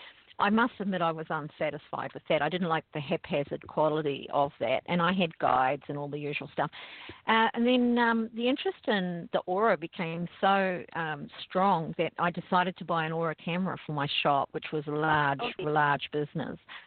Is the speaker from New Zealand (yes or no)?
yes; New Zealand; accent: New Zealand; Well, I'm from New Zealand, and that's where the accent comes from.